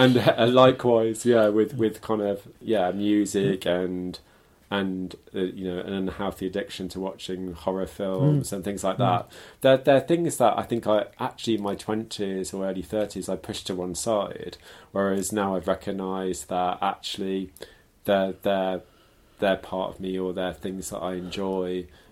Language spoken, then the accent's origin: English; Leamington Spa, West Midlands, United Kingdom; also born or lived in Birmingham / Bristol; So I grew up in Leamington Spa initially, which is in Warwickshire, and then my parents, when I was probably about 11, they moved to a comprehensive on the edge of Birmingham. So and then I lived in Bristol